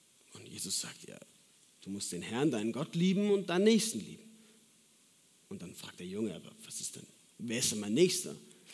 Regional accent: Munich, Bavaria, Germany; Ich komme gebürtig aus München und bin dort dann in meiner Heimatgemeinde auch in eine FEG gegangen

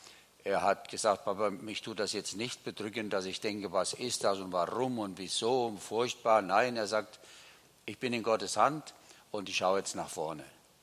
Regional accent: Kandern, Baden-Württemberg, Germany; Ich komme hier aus Kandern.

